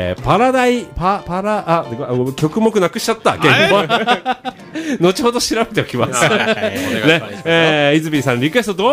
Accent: Yokosuka, Kanagawa, Japan; born there; 俺は横須賀生まれだから知ってるけどさ、三浦半島の。

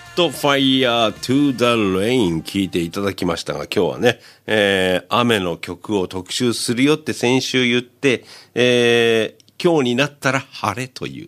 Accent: Yokosuka, Kanagawa, Japan; born there; 私は横須賀生まれでですね、 … さんは隣の中学校卒業でございまして、そのあたり同じスカッコとしてですね

